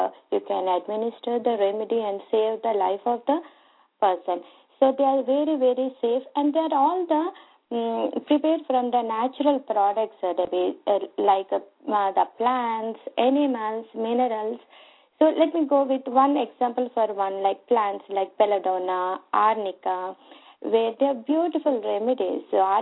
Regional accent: India; I'm talking from Indian perspective. So in India, it is MABS, and then after that, it is MD.

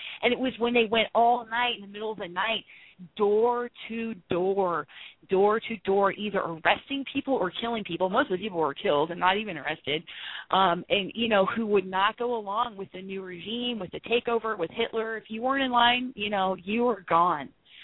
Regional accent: California, United States; And it reminded me of the hills that I grew up in California, like in Northern California, like, you know, in like the Napa wine country

